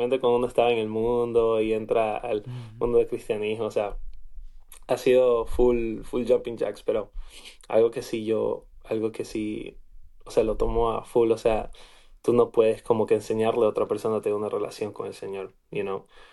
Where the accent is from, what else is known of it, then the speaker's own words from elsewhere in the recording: Ecuador; o sea, yo soy del Ecuador. Mi familia, yo nací allá.